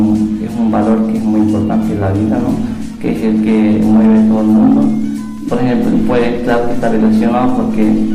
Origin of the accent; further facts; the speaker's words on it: Morocco; moved away; soy de Marruecos y tengo 22 años.